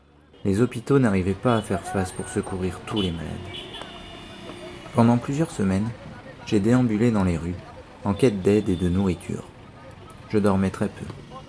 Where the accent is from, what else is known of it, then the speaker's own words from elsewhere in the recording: Kathmandu, Bagmati, Nepal; j'ai 25 ans. Je suis fils unique et je suis né à Katmandou, la capitale du Népal.